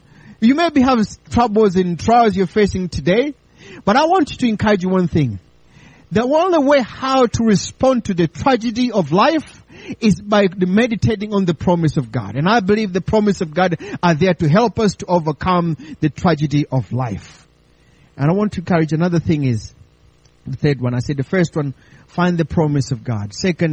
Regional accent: Tanzania; moved away; I'm original from Tanzania.

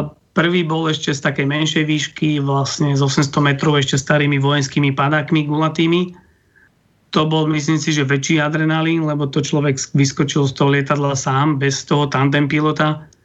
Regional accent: Záhorie, Slovakia; My keďže sme zo Záhoria, tak my sa napríklad do časti na východné Slovensko s bezmotorovým lietaním dostanete málo.

